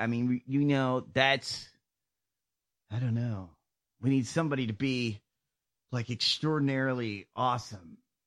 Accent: United States; I'm not, you know, I'm an American, so we do have our issues with race.

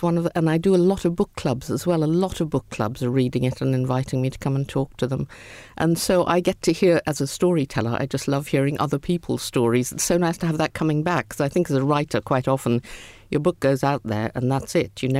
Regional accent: India; because I was growing up in India where there was a lot of poverty

